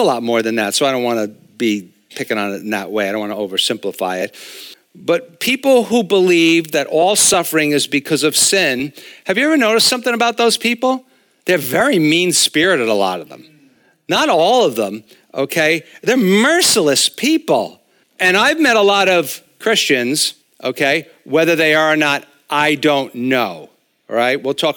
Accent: Long Island, New York, United States; And so that's because I'm from Long Island.

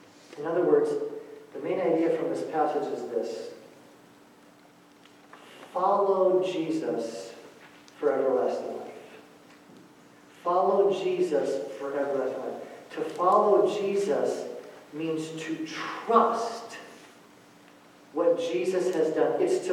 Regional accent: Escondido, California, United States; For most of my life, I grew up in Escondido, California. Escondido is about a half an hour north of San Diego.

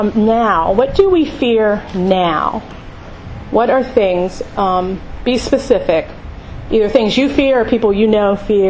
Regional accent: Ireland; And I'm Irish too, so I have a keen sense of tragedy.

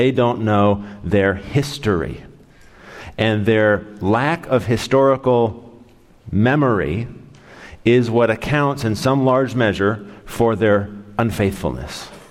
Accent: Roanoke, Virginia, United States; born there; I was born in Roanoke, Virginia, and I lived here

